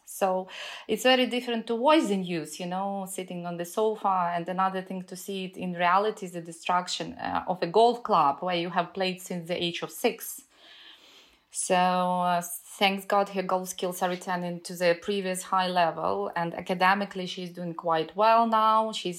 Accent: Ivano-Frankivsk, Ivano-Frankivsk Oblast, Ukraine; I'm now in the western part of Ukraine, in my hometown called Ivano-Frankivsk, which is closer to the Polish border because it's a safer part of Ukraine.

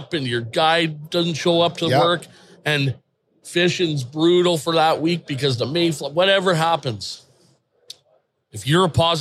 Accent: Canada; because I'm Canadian. This is my area and this is my waters.

